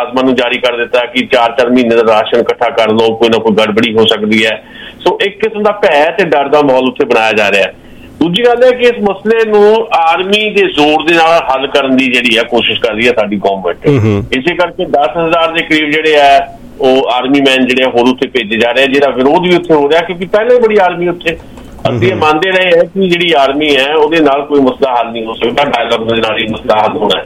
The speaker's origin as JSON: {"language": "Punjabi", "region": "Punjab", "country": "India", "said": "ਅਸੀਂ ਵੀ ਪੰਜਾਬ ਵਾਲੇ ਹਾਂ, ਅਸੀਂ ਵੀ ਕਈ ਵਾਰ ਇਹ ਗੱਲ ਕਰਦੇ ਹਾਂ ਕਿ ਸਾਨੂੰ ਵੀ ਸਪੈਸ਼ਲ ਸਟੇਟਸ ਇਸ ਕਰਕੇ ਚਾਹੀਦਾ ਵੀ ਅਸੀਂ ਬਾਰਡਰ ਸਟੇਟ ਹੈਗੇ ਹਾਂ"}